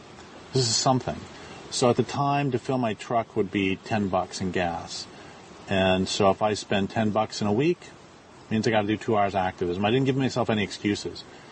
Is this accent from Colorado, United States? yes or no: yes; Colorado, United States; moved away as an adult; I grew up in Colorado from 64 to 84, and one of the reasons I had to leave was because there's just too many people.